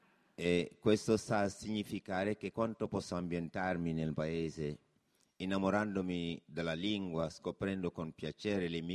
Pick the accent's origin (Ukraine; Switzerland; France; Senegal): Senegal; Italian is a second language; now in Italy; Sono originario del Senegal e vivo e lavoro in Italia ormai da 16 anni, quindi posso affermare di essermi gradevolmente italianizzato.